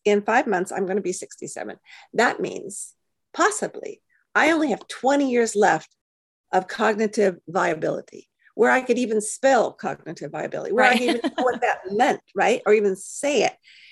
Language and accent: English; California, United States; I live on the central coast of California. I'm from Southern California, but I married a man from Iowa who never wanted to move back.